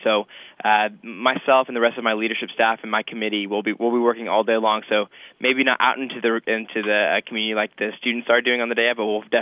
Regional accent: Dallas, Texas, United States; My hometown is Dallas, Texas.

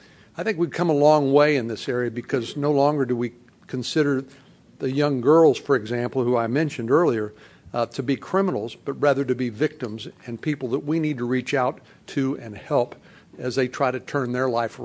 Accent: Texas, United States; He's a liberal from Vermont. I'm a conservative from Texas

